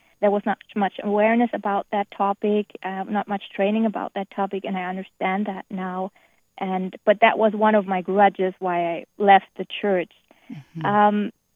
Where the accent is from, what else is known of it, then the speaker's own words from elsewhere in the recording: Germany; English is a second language; In my home country, Germany